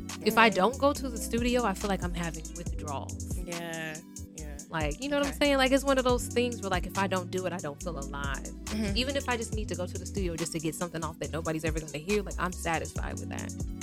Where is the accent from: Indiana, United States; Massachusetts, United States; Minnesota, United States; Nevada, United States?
Nevada, United States; North Las Vegas; I'm from North Las Vegas, but back in the day when I was growing up, my grandma took us on the West because everything was black owned on the West side.